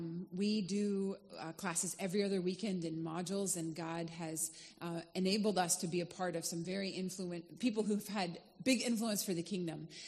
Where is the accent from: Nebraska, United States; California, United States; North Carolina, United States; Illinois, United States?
North Carolina, United States; moved away as an adult; now in Philippines; I am from North Carolina, and I was involved short-term in the Philippines since I was 16 years old, and I moved after ministry school in 2009.